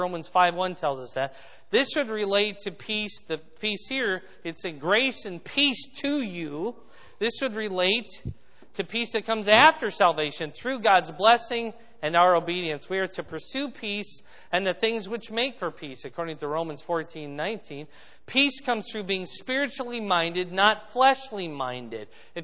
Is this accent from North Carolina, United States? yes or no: no; Arizona, United States; born there; also born or lived in Fort Dodge / Cedar Rapids / Georgia / Indianapolis; I was born in Arizona. I lived in Fort Dodge, Cedar Rapids. I've lived in Georgia and Indianapolis, and I'm here.